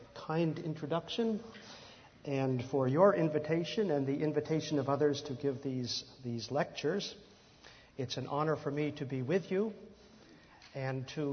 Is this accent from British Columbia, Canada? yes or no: no; Ontario, Canada; I come from Ontario, Canada, and in my trip down yesterday